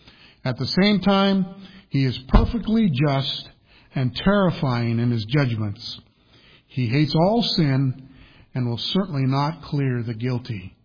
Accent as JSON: {"language": "English", "region": "Colorado", "country": "United States", "tie": "born or raised there", "lives_now": "New Hampshire, United States", "said": "because I'm from Colorado, I grew up all my life in Colorado, but I think I've lived longer in New Hampshire now than I did in Colorado."}